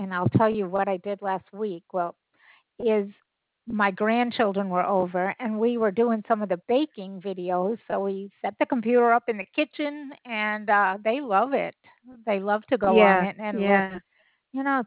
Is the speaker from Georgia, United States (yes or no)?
no; Scituate, Massachusetts, United States; now in Alabama, United States; originally. Have you ever heard of Scituate?